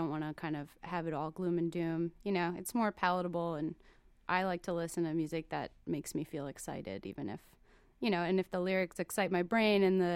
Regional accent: Rockville Centre, New York, United States; Yeah, I'm from Rockville Center, so I'm about 6 miles from the shoreline.

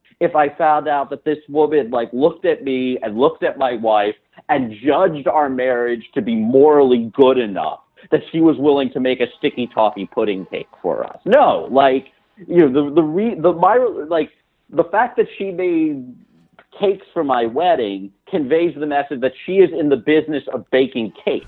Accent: the South, United States; And I am from the South. Like, barbecue is something we take seriously down there.

